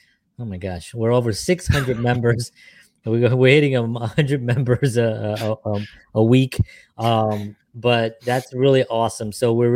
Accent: Bronx, New York, United States; We're both from the Bronx, so we used to doing this a lot.

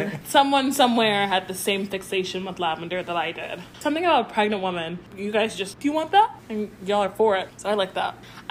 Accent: Jacksonville, Florida, United States; because we're from Jacksonville and 904 is Duval.

